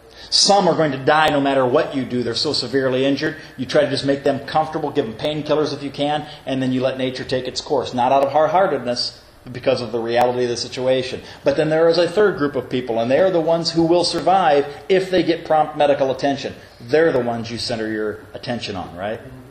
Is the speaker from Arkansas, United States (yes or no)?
no; Elkhart, Indiana, United States; I grew up in Elkhart, Indiana, and I remember the Palm Sunday tornadoes. I was 5.5 years old at the time